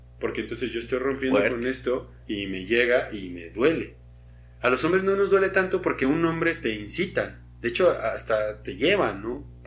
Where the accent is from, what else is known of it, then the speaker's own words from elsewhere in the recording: Mexico; en mi concepción así como hombre mexicano